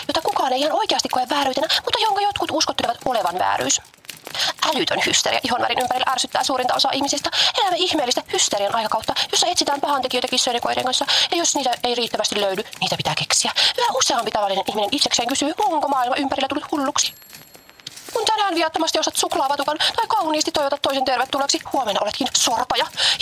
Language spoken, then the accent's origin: Finnish; Oulu, North Ostrobothnia, Finland; Itse olen kotoisin Oulusta. Jos minulta kysytään tätä Malesiassa, sanon, että tulen Suomesta.